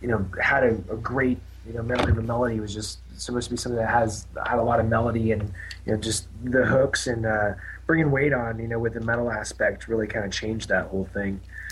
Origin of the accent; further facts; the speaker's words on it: Baton Rouge, Louisiana, United States; actually was raised in Baton Rouge, Louisiana. I've lived here long enough to for sure call it, you know, my hometown, as the rest of the guys as well.